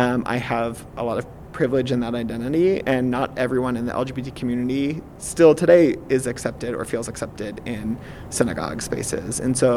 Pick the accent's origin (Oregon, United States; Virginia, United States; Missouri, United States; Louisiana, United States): Missouri, United States; Kansas City; Growing up in Kansas City in a conservative synagogue, never in a million years would I have imagined that.